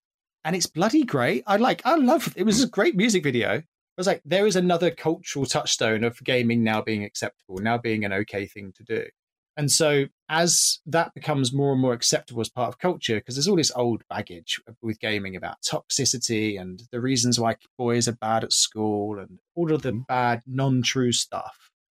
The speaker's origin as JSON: {"language": "English", "country": "United Kingdom", "said": "And maybe this me again, being British and being quite like, oh, no, I wouldn't do that."}